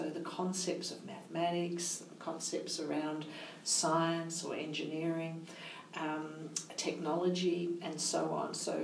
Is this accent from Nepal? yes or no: yes; Nepal; So we're from Nepal.